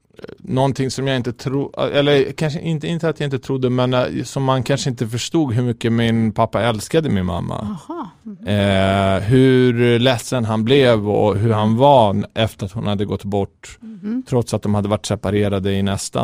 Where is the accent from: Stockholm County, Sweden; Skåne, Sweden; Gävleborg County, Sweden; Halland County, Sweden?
Stockholm County, Sweden; Akalla; Men för mig var det bara jag var uppväxt i Akalla.